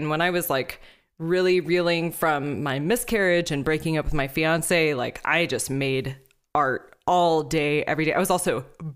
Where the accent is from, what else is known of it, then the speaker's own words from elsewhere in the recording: Texas, United States; I come from Texas and in Texas, there's this thing called the Texas sheet pan cake.